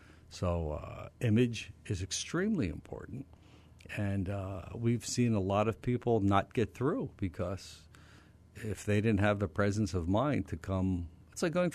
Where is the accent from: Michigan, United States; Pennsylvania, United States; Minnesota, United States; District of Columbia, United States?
Pennsylvania, United States; Philadelphia; But Philadelphia is also known. I mean, it's my hometown, but it's also known as the city that booed Santa Claus.